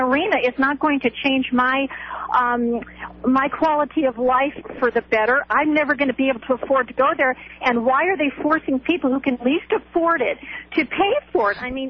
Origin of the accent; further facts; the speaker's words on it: Chicago, Illinois, United States; moved away as an adult; I was born in Chicago. I lived there until I was 27. I lived here for 29 years.